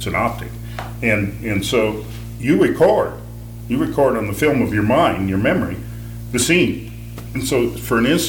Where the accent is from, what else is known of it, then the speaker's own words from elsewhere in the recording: Portland, United States; I was raised in Portland